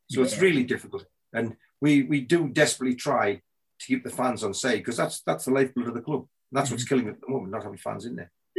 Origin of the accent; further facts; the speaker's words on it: Newcastle, North East England, United Kingdom; now in Scotland; You see, I come from Newcastle and everybody supports Newcastle.